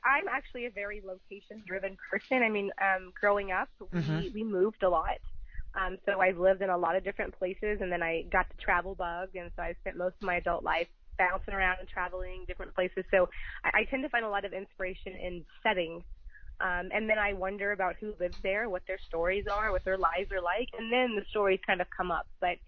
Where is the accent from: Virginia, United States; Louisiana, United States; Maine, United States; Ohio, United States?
Maine, United States; Bar Harbor; I spent some time growing up in Bar Harbor, Maine